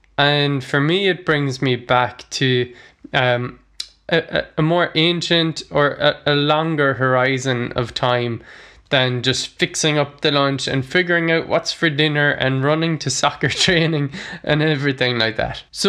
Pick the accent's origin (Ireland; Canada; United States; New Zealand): Ireland; Ennis, Munster; now in Limerick, Ireland; So it's about halfway between Ennis, where I grew up, and Limerick, where I live.